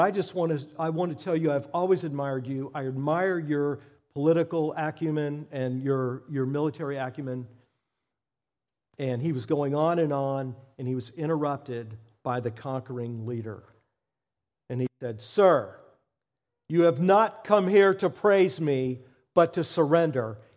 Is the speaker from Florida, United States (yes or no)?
yes; Pompano Beach, Florida, United States; I grew up in Pompano Beach, but they would take us down in the youth group down to Miami.